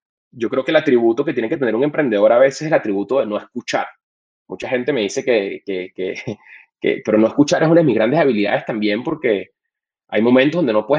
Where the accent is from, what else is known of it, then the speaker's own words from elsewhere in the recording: Colombia; moved away as an adult; now in Mexico; yo me fui de Colombia para venirme a México